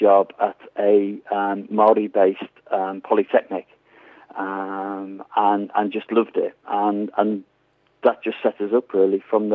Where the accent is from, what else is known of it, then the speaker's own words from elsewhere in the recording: Liverpool, North West England, United Kingdom; also born or lived in Runcorn; Originally from Liverpool, lived in Anfield, and then went Daneville Road. And then the family moved across to Runcorn, to the new town, when they were being developed.